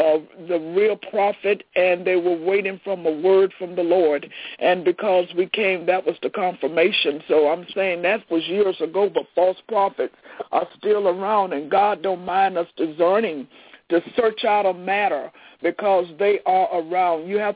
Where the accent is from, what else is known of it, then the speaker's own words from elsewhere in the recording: Florida, United States; it's so amazing that I'm from Florida, and my husband and I had went home to visit